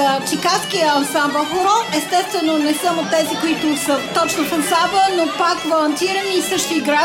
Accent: Chepelare, Smolyan Province, Bulgaria; also born or lived in Plovdiv; now in United States; иначе родена съм в Пловдив, от Чепеларе съм.

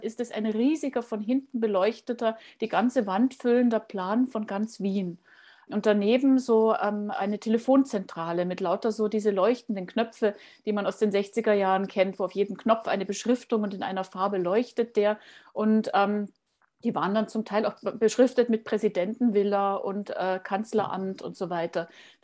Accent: Germany; now in Austria; weil man mich ja einfach hört als Deutsche. Also ich klinge vielleicht für Leute außerhalb von Österreich österreichisch, aber in Österreich werde ich immer die Deutsche sein.

